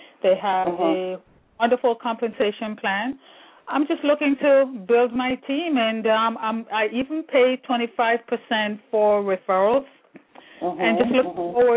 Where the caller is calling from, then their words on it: New Jersey, United States; Hi, good afternoon. … I'm calling from New Jersey.